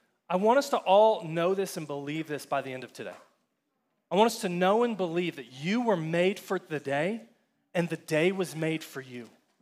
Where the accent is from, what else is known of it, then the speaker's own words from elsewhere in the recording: Texas, United States; I'm from Texas, and I'm a Texan, right?